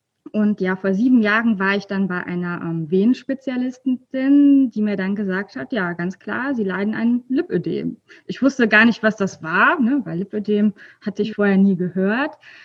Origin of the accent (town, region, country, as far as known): North Rhine-Westphalia, Germany